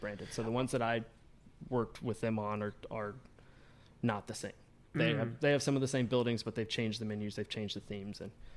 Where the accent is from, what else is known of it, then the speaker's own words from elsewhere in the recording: Georgia, United States; now in Chicago, United States; I'm not originally from Chicago. I'm from Georgia, and that's kind of where I got my footing in the industry.